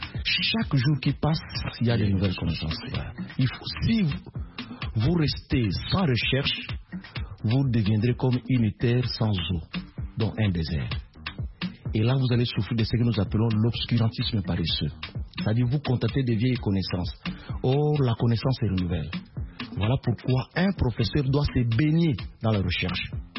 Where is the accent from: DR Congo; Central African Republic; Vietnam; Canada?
DR Congo; et surtout chez nous, en République démocratique du Congo, c'est l'expression populaire.